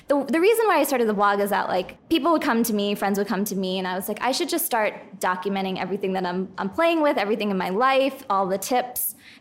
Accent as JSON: {"language": "English", "region": "Pennsylvania", "country": "United States", "tie": "born or raised there", "said": "I grew up in Pennsylvania, learned Hindi from watching Bollywood movies, took it in college, stay pretty connected to my family back in India."}